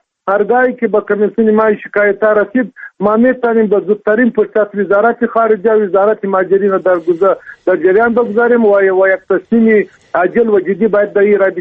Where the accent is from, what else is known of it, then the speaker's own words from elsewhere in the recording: Afghanistan; مگر ما چون که ما افغان هستیم، نماینده ملت هستیم